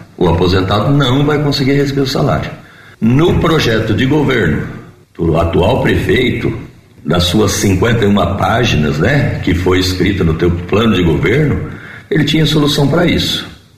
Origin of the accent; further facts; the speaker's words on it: Ipuã, São Paulo, Brazil; now in Jaboticabal, Brazil; eu sou natural de Ipuã, tenho 61 anos e resido em Jaboticabal desde 1978, portanto 43 anos.